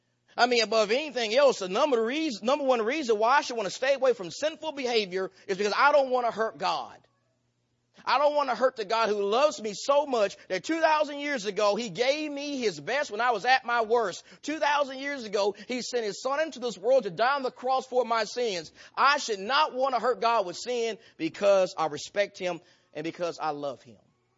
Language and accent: English; the South, United States; Even though I'm from the South, I fear snakes.